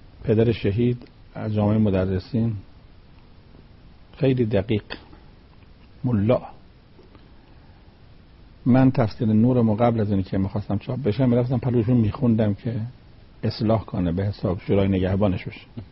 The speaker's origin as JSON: {"language": "Persian", "country": "Iran", "said": "آخه ما ایرانی هستیم"}